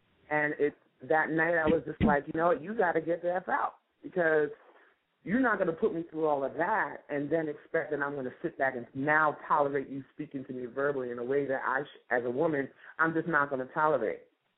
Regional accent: Montclair, New Jersey, United States; Small town growing up in Montclair, New Jersey, and I can shout it out. I'm definitely not ashamed of that.

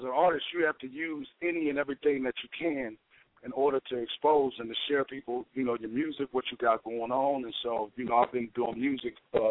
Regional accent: San Francisco, California, United States; And I know my assistant is from L.A., but I'm actually in the Bay Area. I'm from San Francisco.

